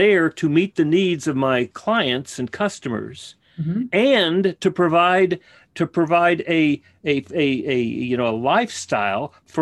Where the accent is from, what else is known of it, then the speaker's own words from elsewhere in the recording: Texas, United States; And I grew up in South Texas in, yeah, in what was it called? Montequilla, wasn't it?